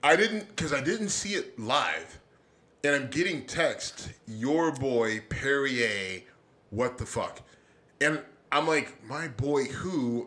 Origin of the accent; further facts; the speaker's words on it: Ohio, United States; I'm from Northeast Ohio.